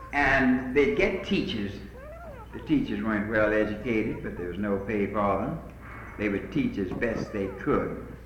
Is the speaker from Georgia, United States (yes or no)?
yes; Atlanta, Georgia, United States; also born or lived in Greenville; I was born in Greenville, but we moved to Atlanta right away, so I have never gone to a public school.